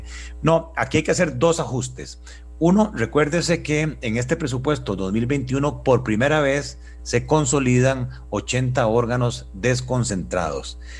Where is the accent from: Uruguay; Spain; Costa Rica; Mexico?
Costa Rica; Paraíso, Cartago; soy de Paraíso, y a mucho orgullo yo vengo de excusado de hueco